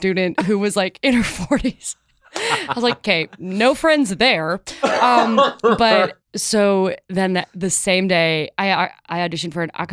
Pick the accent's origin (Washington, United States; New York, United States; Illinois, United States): Illinois, United States; Chicago; So I went to NYU, and I grew up in Chicago, and I went to NYU, and when I went to audition at NYU, it was the first time I had ever been on a plane.